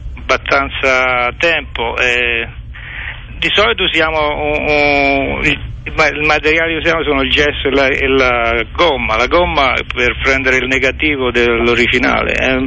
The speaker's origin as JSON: {"language": "Italian", "town": "Pietrasanta", "region": "Tuscany", "country": "Italy", "tie": "born there", "said": "Io sono nato a Pietrasanta, un luogo tradizionalmente... artistico, dove marmo e il bronzo si fondono insieme da tantissimi anni."}